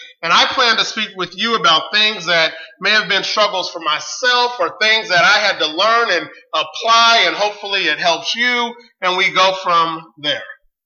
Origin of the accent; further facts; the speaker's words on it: California, United States; I was born and raised in California.